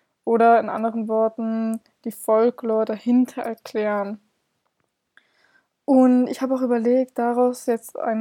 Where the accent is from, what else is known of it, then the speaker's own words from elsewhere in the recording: Northern Germany, Germany; Ich komme ja selber aus Norddeutschland